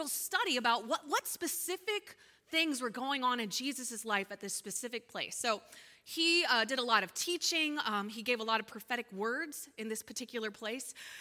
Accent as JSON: {"language": "English", "town": "Spring Grove", "region": "Pennsylvania", "country": "United States", "tie": "born or raised there", "said": "Like I was born and raised in Spring Grove, so I know Spring Grove really well."}